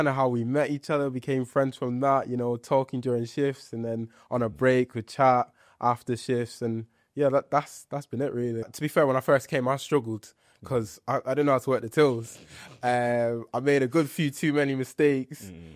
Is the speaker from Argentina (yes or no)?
no; Ireland; born there; So as a kid, I was born in Ireland. So I used to play hurling and Gaelic football. Those were like my national sports.